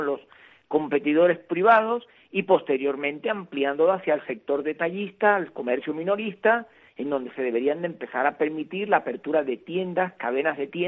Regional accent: Mayabeque, Cuba; born there; en la zona de Mayabeque, muy cerca de donde yo nací en Cuba

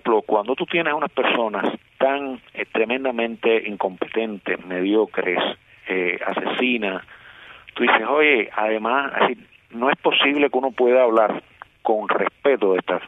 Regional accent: Cuba; como cubanos al fin

